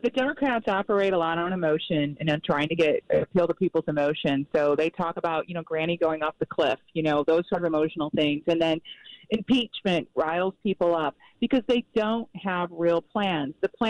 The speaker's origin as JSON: {"language": "English", "country": "United States", "said": "as an American, it's disappointing to see how they will, you know, use anyone as a victim or as a casualty for them to push forward their narrative."}